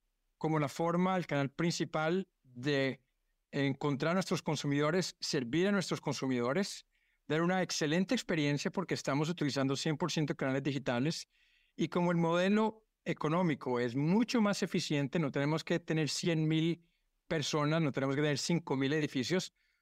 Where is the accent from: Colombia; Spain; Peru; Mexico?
Colombia; now in Brazil; siendo colombiano en Brasil, necesitaba abrir una cuenta en banco